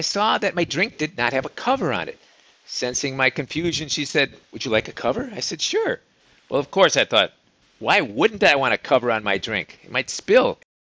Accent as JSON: {"language": "English", "region": "California", "country": "United States", "said": "Now, I'm from California, Johnny"}